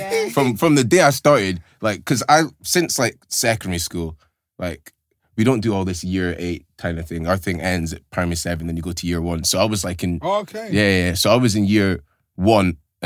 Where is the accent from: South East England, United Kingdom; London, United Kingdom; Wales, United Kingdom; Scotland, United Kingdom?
Scotland, United Kingdom; Aberdeen; But growing up in Aberdeen was cool. Like, to start with, there wasn't that many ethnic people. Do you get what I mean? There wasn't that many black people, like typical of what you expect being North Scotland.